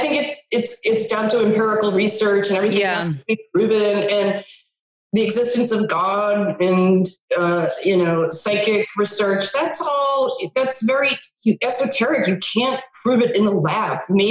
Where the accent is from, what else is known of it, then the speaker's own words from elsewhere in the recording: New England, United States; So I grew up in New England and I went to Boston University for my undergrad in broadcasting and film.